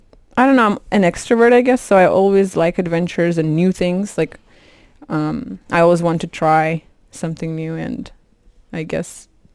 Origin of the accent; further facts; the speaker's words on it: Siberia, Russia; moved away as an adult; now in Turku, Finland; I am originally from Siberia, Russia, and I'm studying information technology here in Turku, and I just moved here like 2 months ago.